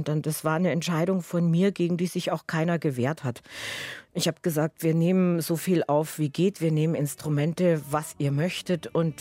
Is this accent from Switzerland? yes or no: no; Bavaria, Germany; accent: Bavarian; first language Bavarian; Ach, das ist meine Muttersprache. Ich bin mit Bayerisch aufgewachsen